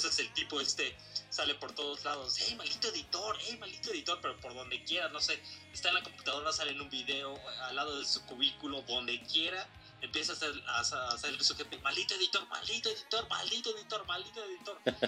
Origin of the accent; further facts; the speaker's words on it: Mexico; Tacos, ¿cómo no? Como buen mexicano, los tacos.